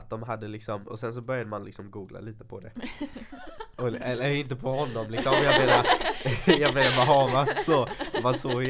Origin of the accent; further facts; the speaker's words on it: Älmhult, Kronoberg County, Sweden; När jag bodde hemma i Älmhult. För det första så bodde vi lite utanför Älmhult.